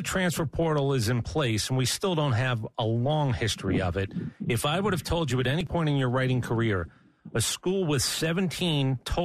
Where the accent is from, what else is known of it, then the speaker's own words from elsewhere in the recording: United States; I'm from Jersey, New York.